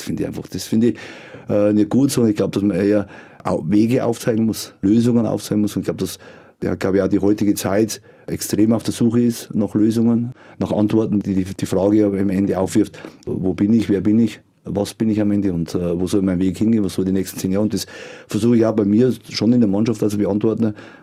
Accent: Fuchsmühl, Bavaria, Germany; Bei uns in Fuchsmühl ist … das Lied gewesen. Das ist die Hymne, letztendlich in der Kirche war.

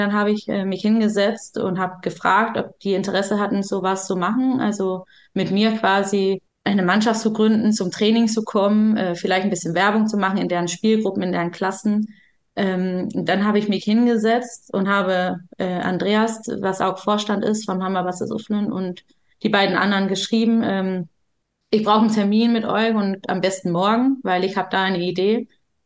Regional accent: Denmark; now in Germany; also ich komme ja aus Dänemark

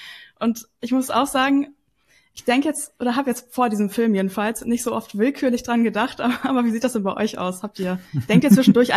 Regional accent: Northern Germany, Germany; Ja, ich bin aus Norddeutschland.

